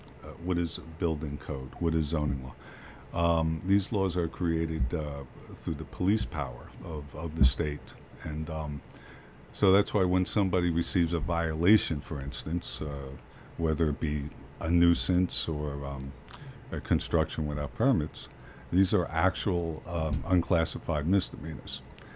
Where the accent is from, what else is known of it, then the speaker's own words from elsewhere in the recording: New Jersey, United States; So the short story is I grew up in New Jersey. Born in Hoboken, lived in Newark, New Jersey, right after the riots.